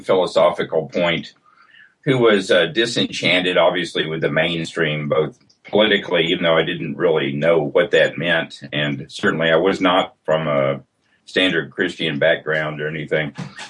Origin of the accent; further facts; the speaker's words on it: the South, United States; And my background is, you know, I grew up in the South, middle class.